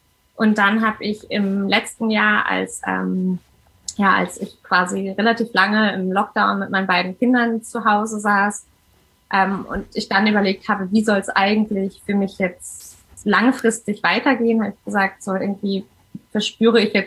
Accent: Hamburg, Germany; Ich komme aus Hamburg, bin 37, habe zwei Kinder

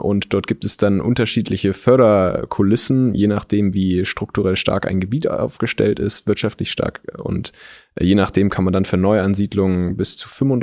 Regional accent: Lower Saxony, Germany; Ich bin ja Abgeordneter im, ich sag mal, ehemaligen Zonenrandgebiet. Landkreis Goslar ist meine Heimat.

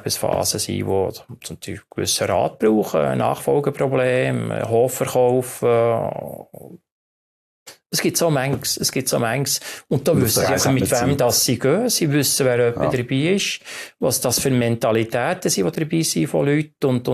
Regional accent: Bern, Switzerland; Das Bernbiet als Berner.

